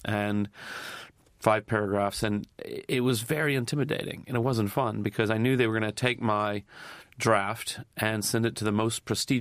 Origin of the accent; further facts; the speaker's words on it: United States; remember, I'm American.